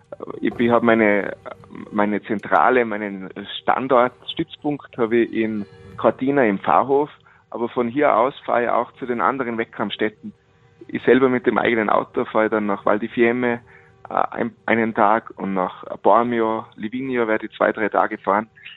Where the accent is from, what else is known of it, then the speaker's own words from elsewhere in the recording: Kitzbühel, Tyrol, Austria; Ich komme aus Kitzbühel in Tirol, ist eine Sportstadt.